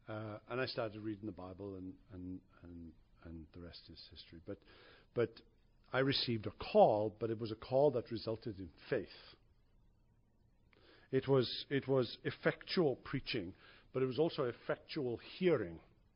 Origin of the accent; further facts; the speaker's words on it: United Kingdom; I was raised in Britain in the 50s and 60s.